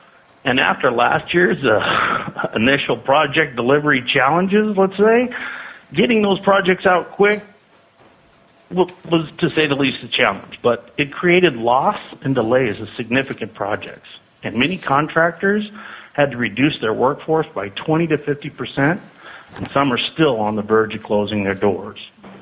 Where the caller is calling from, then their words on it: Anchorage, Alaska, United States; As I was saying, I'm calling from Anchorage, but we operate 8 facilities throughout Alaska.